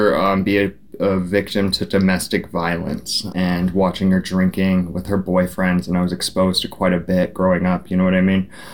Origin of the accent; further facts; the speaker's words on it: Fairbanks, Alaska, United States; born there; Okay, so like I said, I was born in Fairbanks. I had a pretty good childhood for the most part.